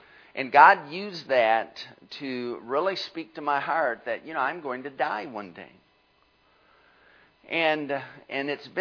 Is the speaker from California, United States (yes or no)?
no; Michigan, United States; Well, I'm from Michigan.